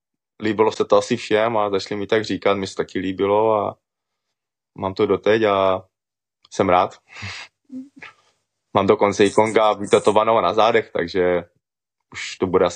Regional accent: Hlučín, Moravian-Silesian Region, Czechia; also born or lived in Italy; já vlastně od 4 let žiju v České republice a cítím se jako Čech

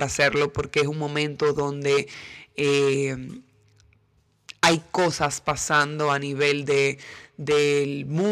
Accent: Dominican Republic; born there; yo nací en República Dominicana, pero toda mi historia, todos mis ancestros, todo lo que soy viene del Medio Oriente y de Europa.

